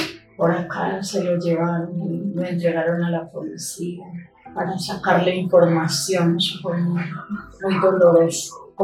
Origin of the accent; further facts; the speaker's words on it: Antioquia, Colombia; Nací en Predón, Antioquia, soy de familia campesina. Nos tocó, pues nos criamos allá.